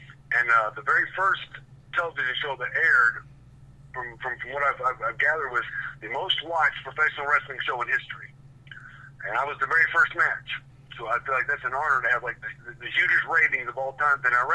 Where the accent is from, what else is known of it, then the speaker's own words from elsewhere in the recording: Louisville, Kentucky, United States; I grew up in Louisville. I'm partial to the Louisville Gardens.